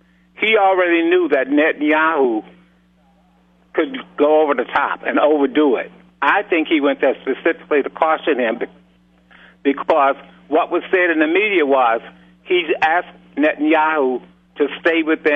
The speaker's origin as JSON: {"language": "English", "country": "United States", "said": "As an American, I have always thought that we should support Israel."}